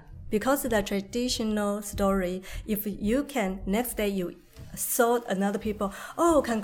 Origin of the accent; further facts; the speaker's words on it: Taiwan; I'm from Taiwan.